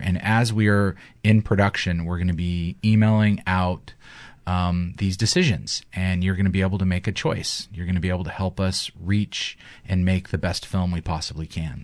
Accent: Oregon, United States; In fact, the funny thing about this project is that Andy is from Oregon. I'm from Oregon, and we both met each other in London at a film festival called Rain Dance.

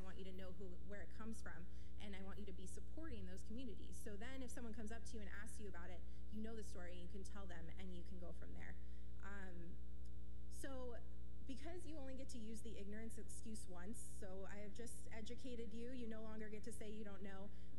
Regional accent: Ireland; But I'm Irish and we were oppressed

